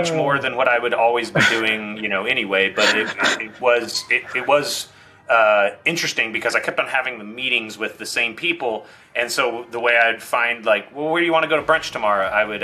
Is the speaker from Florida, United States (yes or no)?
no; Austin, Texas, United States; growing up in Austin, there's a lot of live music here.